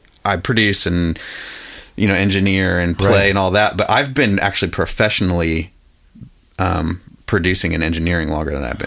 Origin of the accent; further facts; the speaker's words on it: Iowa, United States; I grew up in Southeast Iowa, so there's nothing else to do.